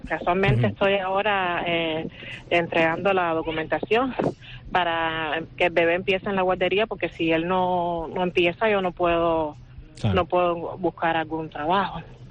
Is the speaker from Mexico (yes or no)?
no; Cuba; moved away as an adult; now in Spain; soy de Cuba y aquí llevo más o menos un año y 5 meses. Aquí en España.